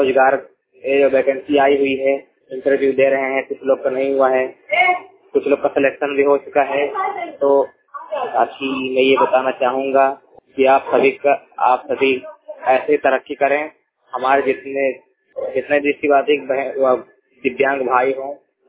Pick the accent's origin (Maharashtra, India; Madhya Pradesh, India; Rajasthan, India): Madhya Pradesh, India; Rewa; और मैं गिरा रीवा से बात कर रहा हूँ। ग्राम साहब अमाबा तहसील के मूल निवासी हूँ।